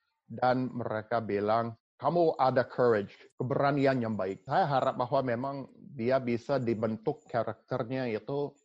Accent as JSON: {"language": "Indonesian", "country": "United States", "second_language": "Indonesian", "said": "Sebagai orang Amerika, saya berhak mengakui, mengatakan ini."}